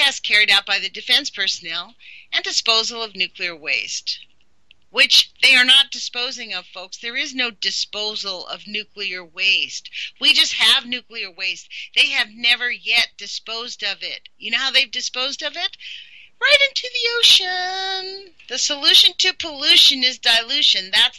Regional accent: United States; Last night was a humiliation as an American.

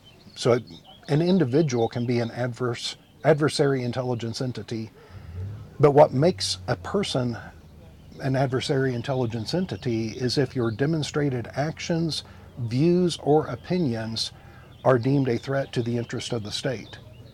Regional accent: Indiana, United States; I'm from Indiana, and we accomplished that through a gasoline tax.

